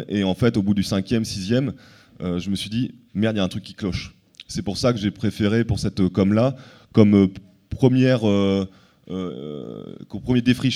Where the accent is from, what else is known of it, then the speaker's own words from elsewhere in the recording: Caen, Normandy, France; Je viens de Caen, du coup, mais c'est quand même la maison là-bas.